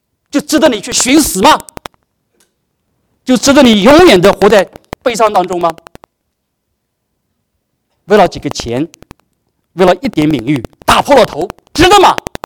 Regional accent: Anhui, China; 我家乡风不是讲我老家安徽哦

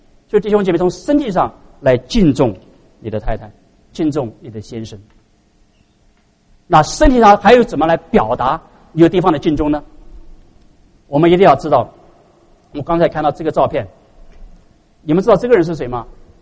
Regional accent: China; 我们中国人很不在行这一点，是不是？

